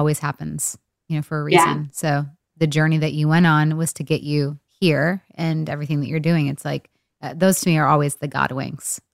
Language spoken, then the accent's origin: English; Michigan, United States; moved away as an adult; also born or lived in California; now in Franklin, United States; But I'm from Michigan, but I moved to California when I was 18.